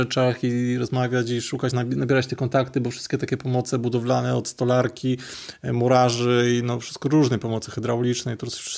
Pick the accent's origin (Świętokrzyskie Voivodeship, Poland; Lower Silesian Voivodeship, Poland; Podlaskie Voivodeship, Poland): Świętokrzyskie Voivodeship, Poland; ja jestem ze świętokrzyskiej wsi i pewnie dla naszej rodziny to jest porażka, że oni się wyrwali ze wsi, a my wróciliśmy na wieś.